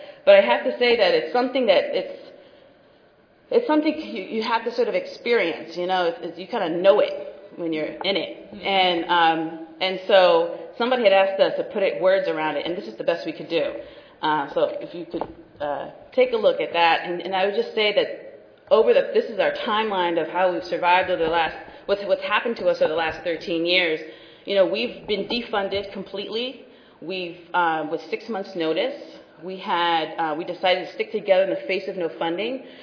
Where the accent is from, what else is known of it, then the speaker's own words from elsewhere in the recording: New York, United States; we're from New York, so we keep it very, like, straight from the hip.